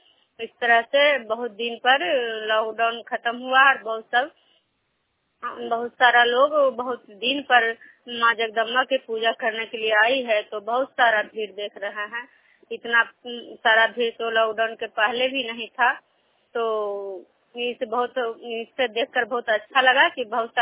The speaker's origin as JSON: {"language": "Hindi", "town": "Vishnupur", "region": "Bihar", "country": "India", "said": "मैं विष्णुपुर ग्राम खजा पंचायत नालंदा जिला नवनवसा प्रखंड के निवासी हूँ।"}